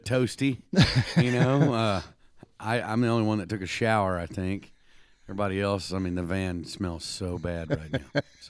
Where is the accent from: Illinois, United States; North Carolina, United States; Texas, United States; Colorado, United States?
Texas, United States; Tyler; also born or lived in Dallas; I was born in Dallas, raised in Tyler, Texas, which is 2 hours east between Dallas and Shreveport off I-20. And grew up there, and, you know, I've been all over Texas.